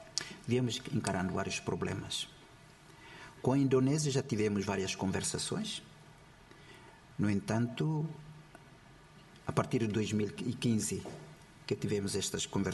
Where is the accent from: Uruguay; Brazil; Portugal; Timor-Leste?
Timor-Leste; sendo timorense, destaco a importância daquilo que nós vemos, o direito e o que isto nos significa para o nosso país